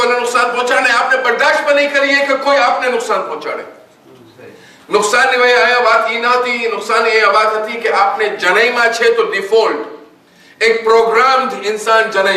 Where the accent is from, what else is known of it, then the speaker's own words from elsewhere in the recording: Gujarat, India; હું કચ્છી છું